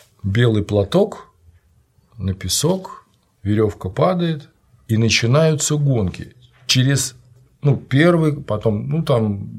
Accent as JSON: {"language": "Russian", "town": "Samara", "region": "Samara Oblast", "country": "Russia", "said": "я из Самары"}